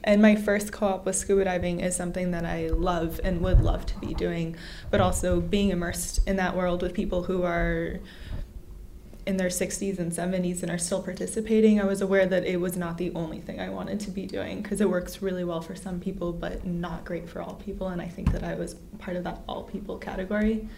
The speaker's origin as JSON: {"language": "English", "region": "California", "country": "United States", "said": "I'm from California and about to be a third year."}